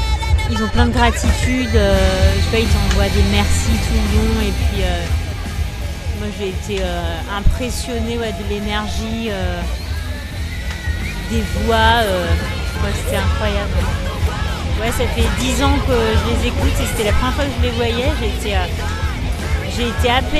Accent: Albon, Auvergne-Rhône-Alpes, France; On vient de la Drôme. On vient d'Albon.

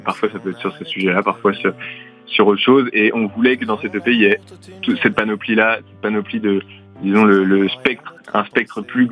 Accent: Pays de la Loire, France; nous, on vient tous les deux de familles d'agriculteurs, on vient de Vendée

